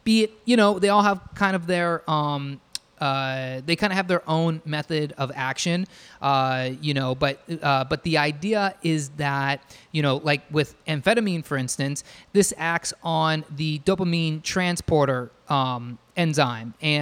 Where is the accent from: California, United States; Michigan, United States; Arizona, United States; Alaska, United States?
Arizona, United States; I grew up in Arizona, we ate so much Taco Bell.